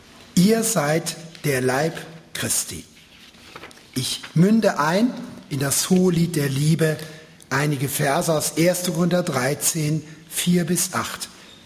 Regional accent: Baden-Württemberg, Germany; ich bin Schwabe, dann trinke ich eben einen Wein und ein Viertel

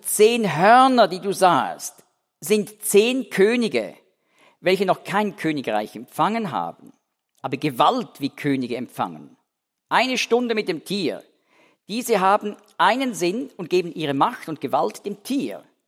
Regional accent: Dietikon, Zurich, Switzerland; Da, wo ich aufgewachsen bin, in Dietikon, sieht man immer noch auf der anderen Limmatseite sieht man einen Gedenkstein

